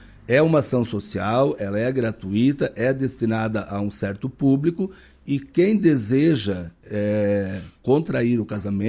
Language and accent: Portuguese; Santa Catarina, Brazil; now in Marau, Brazil; eu sou catarinense, estou residindo recentemente aqui no município de Marau